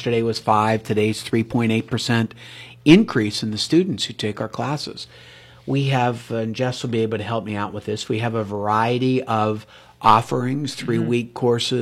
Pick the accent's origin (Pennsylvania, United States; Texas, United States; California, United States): Pennsylvania, United States; Ellwood City; and again, growing up in Elwood City, I really put a charge out.